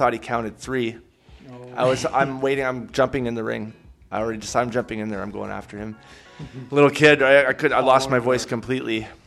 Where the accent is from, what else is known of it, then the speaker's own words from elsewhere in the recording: Toronto, Ontario, Canada; Growing up in Toronto was kind of hard.